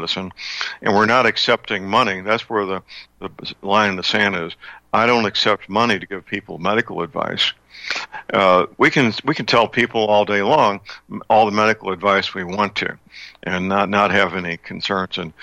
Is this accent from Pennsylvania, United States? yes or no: no; St. Louis, Missouri, United States; but one of them is in my hometown, St. Louis, Missouri, and they manufacture laetrile there